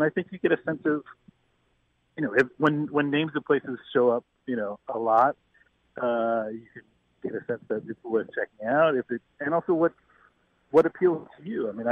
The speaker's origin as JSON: {"language": "English", "town": "Louisville", "region": "Kentucky", "country": "United States", "said": "You know, I'm from Louisville, Kentucky. I've probably had Burgoo twice in my life."}